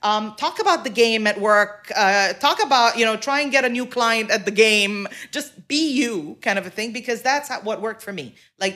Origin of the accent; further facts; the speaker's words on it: Tanzania; also born or lived in Kuwait / London, United Kingdom / Switzerland; So I grew up in Tanzania, Kuwait, London.